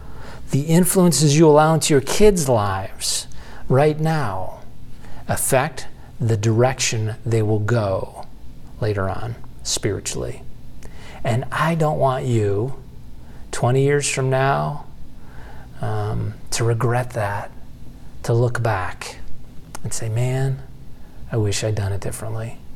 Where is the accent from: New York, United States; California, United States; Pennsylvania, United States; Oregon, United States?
New York, United States; Buffalo; Josh Allen is the quarterback for my hometown team, the Buffalo Bills, and so that's why I came across this.